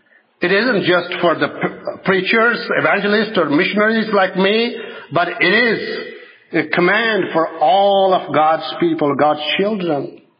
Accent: Pakistan; I'm from Pakistan

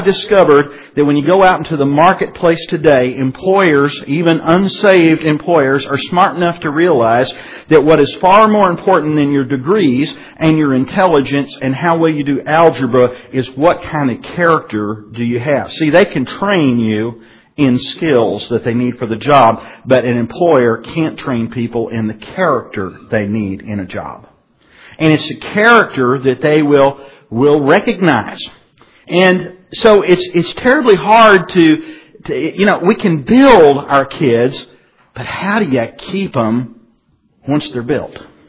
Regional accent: Springfield, Illinois, United States; I actually did some of my growing up in Springfield, Illinois

